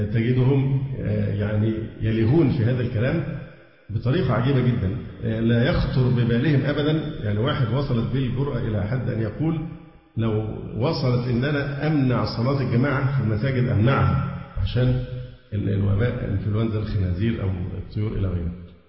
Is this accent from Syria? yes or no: no; Egypt; فحتى الان حالات عندنا في مصر والله الحمد طيبه جدا